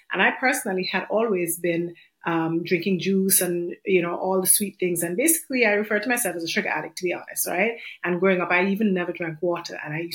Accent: Antigua & Barbuda; moved away as an adult; now in Mississippi, United States; So basically, I came here to Mississippi from Antigua in 2013

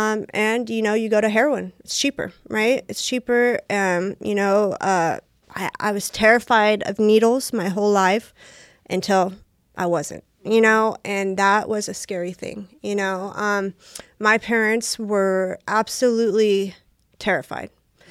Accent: Bakersfield, California, United States; You know, I grew up here in Bakersfield

